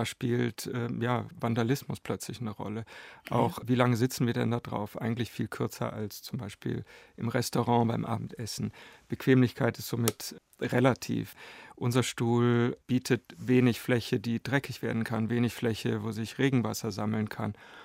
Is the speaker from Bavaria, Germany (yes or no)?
no; Wuppertal, North Rhine-Westphalia, Germany; Ach, die Zeit in Wuppertal Anfang der 70er Jahre war eigentlich eine sehr freie, schöne Kindheit in dieser Stadt.